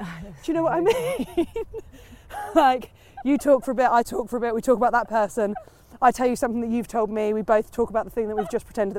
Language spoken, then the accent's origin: English; Portsmouth, South East England, United Kingdom; I'm from Portsmouth. Like that's still, I'm still from Pompey.